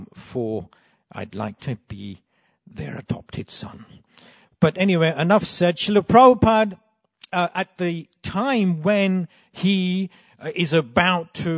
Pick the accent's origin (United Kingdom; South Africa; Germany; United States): United Kingdom; Yeah, we're all British, by the way.